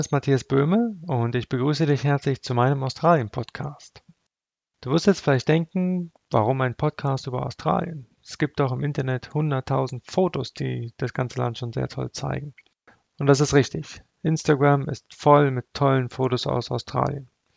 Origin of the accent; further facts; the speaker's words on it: Berlin, Germany; ich habe eine Frau, ich habe zwei Kinder und ich komme ursprünglich aus Berlin.